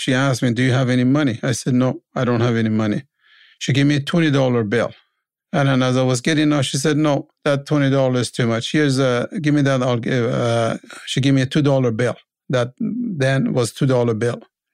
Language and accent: English; Iran; English is a second language; moved away as an adult; now in Canada; I said, oh, great, because I was a mechanic from Iran, and I thought he found me a job in a mechanic shop.